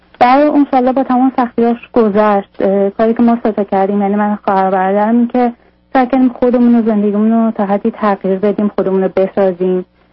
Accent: Iran; moved away as an adult; now in Europe; بعد در واقع من از ایران اومدم به اروپا جایی که شوهرم حدود 22 ساله داره زندگی میکنه.

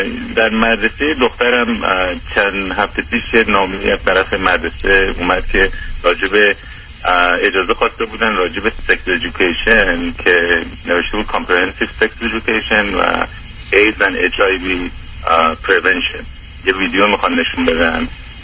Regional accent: Iran; ما ایرانی هستیم

